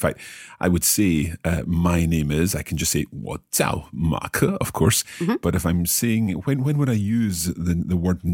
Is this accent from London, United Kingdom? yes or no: no; Scotland, United Kingdom; And if I want to say I am from Scotland, in my case, 我从苏格兰来。